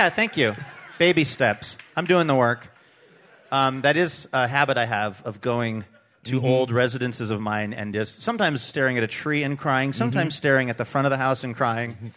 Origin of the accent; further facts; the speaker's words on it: Seattle, Washington, United States; the growing up in Seattle and like seeing New York depicted on television, all I wanted was to live in some sort of apartment